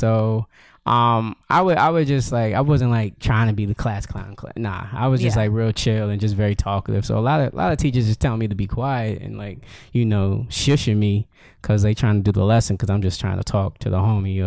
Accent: Yonkers, New York, United States; Yep. Born and raised here.

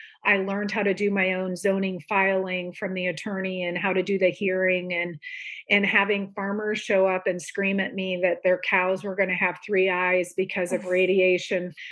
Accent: Midwest, United States; moved away as an adult; now in Atlanta, United States; different than I had a wonderful growing up in the Midwest, but I didn't want her in a vanilla world.

